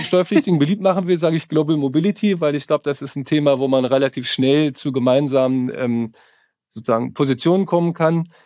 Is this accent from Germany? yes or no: yes; Rhineland, Germany; ich bin Rheinländer, also es ist natürlich Karneval.